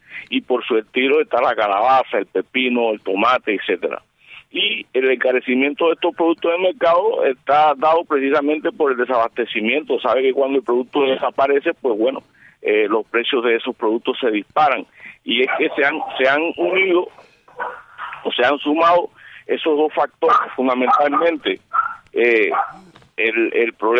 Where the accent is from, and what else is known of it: Cuba